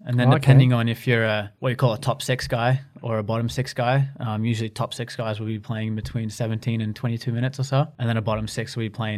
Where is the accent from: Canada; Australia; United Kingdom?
Australia; New South Wales; My wife and I, we're from the Shire, so we hang out there.